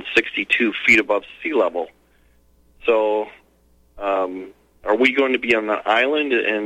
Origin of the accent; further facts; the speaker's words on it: Cashton, Wisconsin, United States; I'm from Cashton, and we have neighboring cities such as Westby and Viroqua. We're about 30 miles due east of La Crosse along the Mississippi.